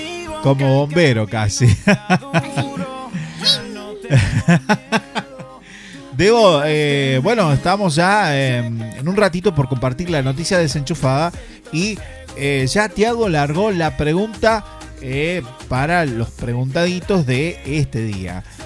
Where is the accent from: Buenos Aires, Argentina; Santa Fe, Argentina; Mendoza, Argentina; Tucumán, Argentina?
Santa Fe, Argentina; now in Córdoba, Argentina; Y ahí es donde vuelvo a decir, no, soy de provincia de Santa Fe, amigo. Soy santafesino.